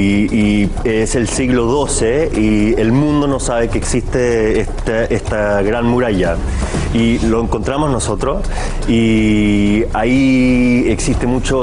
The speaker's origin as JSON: {"language": "Spanish", "country": "Chile", "moved": "yes", "said": "yo soy de Chile y ella es de Argentina, salimos de Sudamérica el mismo año."}